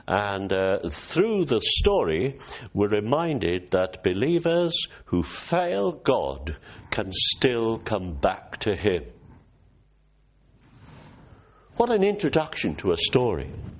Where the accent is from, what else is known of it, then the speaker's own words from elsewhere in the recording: Carmarthen, Wales, United Kingdom; born there; Because May 29th, 1943, I was born in Carmarthen. Dad was a pastor in Cardiff.